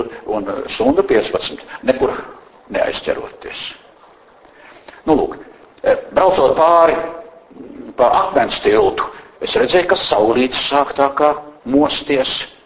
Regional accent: Valka, Valka Municipality, Latvia; born there; Es esmu piedzimis Valkā kara laikā. Nu, lielais otrais pasaules karš, kas nu bija, vai ne, es piedzimu Valkā 42. Gadā, 1900, protams, nu pagājušā gadsimta

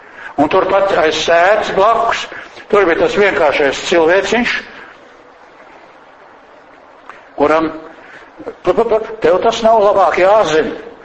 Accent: Valka, Valka Municipality, Latvia; Un manā dzimtajā pusē pie Valkas

